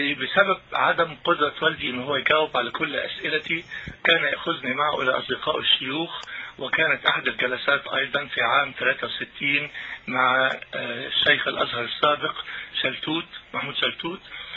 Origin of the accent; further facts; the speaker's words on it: Egypt; أنا نشأت في مصر في عائلة إسلامية، والدي مسلم متحفظ، كان شيخا متخرجا من الأزهر